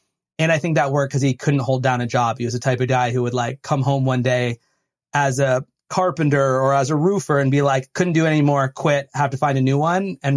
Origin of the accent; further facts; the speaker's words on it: Vermont, United States; moved away as an adult; now in Chicago, United States; I'm from Vermont originally, but and then I go to college in upstate New York. But then after college, I go and move to Chicago